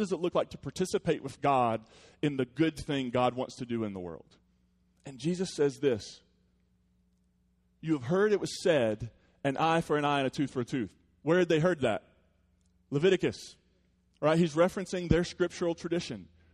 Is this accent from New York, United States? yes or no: no; West Virginia, United States; And you don't forget where I'm from. I'm from the West Virginia line, baby.